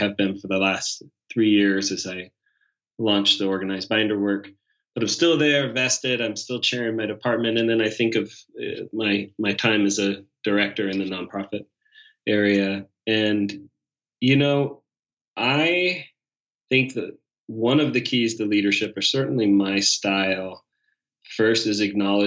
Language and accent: English; California, United States; I grew up in California and I loved going up to the Sierra Nevada.